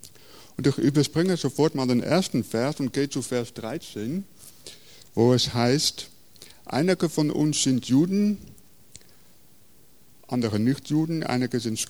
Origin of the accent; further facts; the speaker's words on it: Rotterdam, South Holland, Netherlands; German is a second language; now in Germany; Ja, wie man hört, ich komme aus Holland, aus Rotterdam ursprünglich, habe eine deutsche Frau, so kommt es, dass ich jetzt hier lebe.